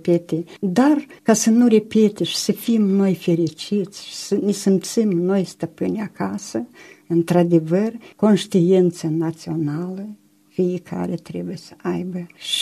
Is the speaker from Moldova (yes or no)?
yes; Băbulești, Florești District, Moldova; Și am mers la Florești, că eu sunt din Florești, satul Băbulești, primăriile ne răspundeau că n-au bani.